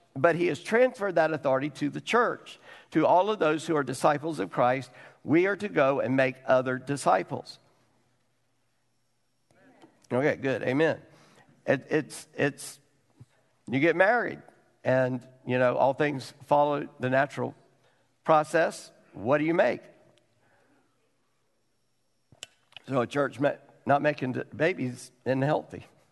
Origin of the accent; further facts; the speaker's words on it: South Carolina, United States; English is a second language; As I said, I grew up in South Carolina, so English, I took that as a second language.